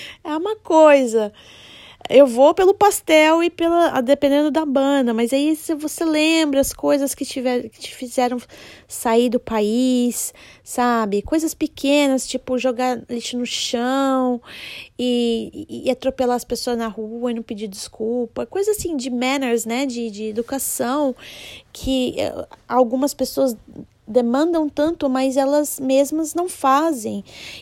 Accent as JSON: {"language": "Portuguese", "country": "Brazil", "said": "eu tô buscando as coisas que eu tenho no meu país de origem e acabo vivendo aqui, mas com a cabeça lá, às vezes. Então, agora estamos aí tô na espera, já mandei as minhas coisas pro Brasil"}